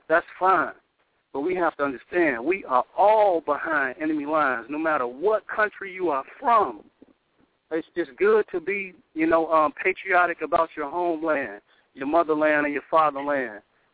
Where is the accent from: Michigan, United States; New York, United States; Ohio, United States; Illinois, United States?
Illinois, United States; Chicago; born there; I was born here. I was born in Chicago, Illinois. So, yeah, I'm going to rep my city.